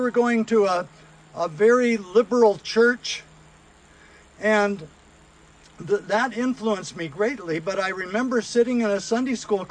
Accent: Seattle, Washington, United States; also born or lived in Salt Lake City, Utah; I was born in Salt Lake City, Utah, where my dad had shipped out during World War II. And I grew up in Seattle, Washington

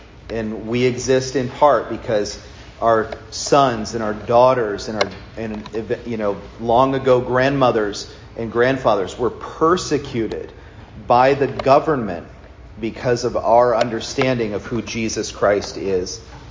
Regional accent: Pennsylvania, United States; And I grew up in Pennsylvania. You know, I grew up around Amish people and, you know, little towns with places where you'd tie your horse to go in the store because of so many Amish.

